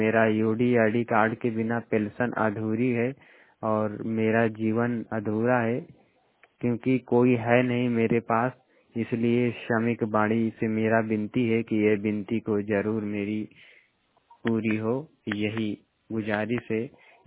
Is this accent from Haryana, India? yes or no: no; Pratapgarh, Uttar Pradesh, India; मैं यूपी प्रतापगढ़ के रहने वाला हूँ